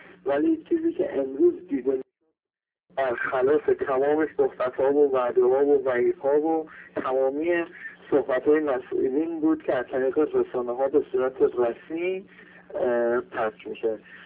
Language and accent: Persian; Iran; باعث افتخار سربلندی من به عنوان یک ایرانی هستش